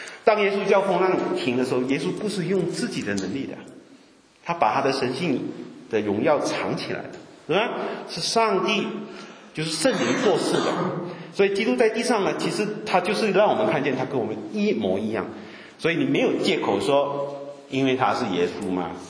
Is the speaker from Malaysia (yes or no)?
yes; Malaysia; 我不知道我们马来西亚人为什么老跑到外国出来啊